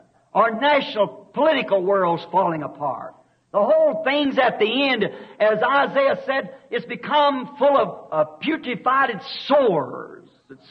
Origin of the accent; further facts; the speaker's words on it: Arizona, United States; I'm from Arizona.